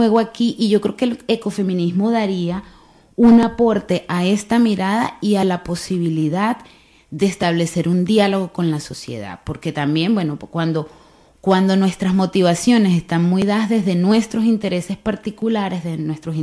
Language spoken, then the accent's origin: Spanish; Bilbao, Basque Country, Spain; como bilbaínos, como que hemos nacido aquí, hemos estado toda la vida aquí